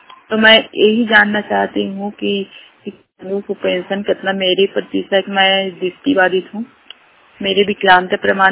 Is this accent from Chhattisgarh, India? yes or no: yes; Ravan, Chhattisgarh, India; मैं ग्राम रावण की रहने वाली हूँ, जिला बलौदाबाजार, पोस्ट रावण, थाना सुहेला, विकास खंड सिंगा।